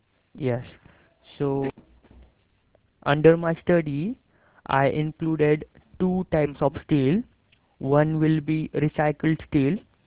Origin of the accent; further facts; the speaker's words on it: India; from India.